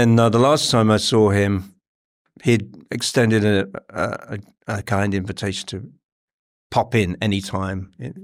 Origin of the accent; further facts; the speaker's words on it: Northampton, East Midlands, United Kingdom; opened for … in Northampton, my hometown, we played at the town hall.